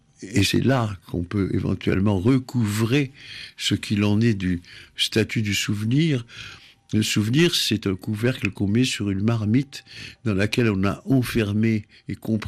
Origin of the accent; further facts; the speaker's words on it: France; je suis un Français juif, pas un juif français.